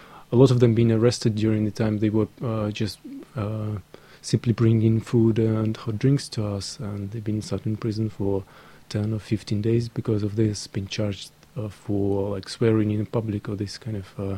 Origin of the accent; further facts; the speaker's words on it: Minsk, Belarus; from Minsk.